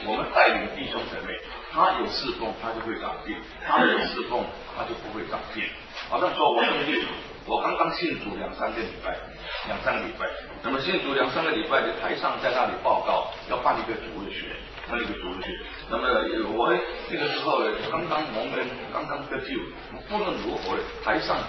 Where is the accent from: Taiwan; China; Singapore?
Singapore; 我是新加坡人。我是新加坡，就是南洋人。